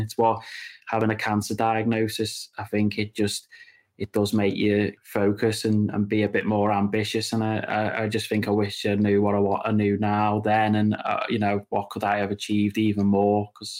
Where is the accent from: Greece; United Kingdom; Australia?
United Kingdom; Claughton, North West England; also born or lived in Las Vegas, United States; I'm born and raised in Claughton on the Wirral, so, and I've lived there near enough my whole life. Did have a little spell where I lived in Las Vegas for a period